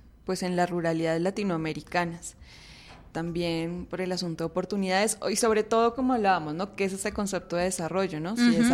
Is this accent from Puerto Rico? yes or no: no; Colombia; estoy yo que soy de Colombia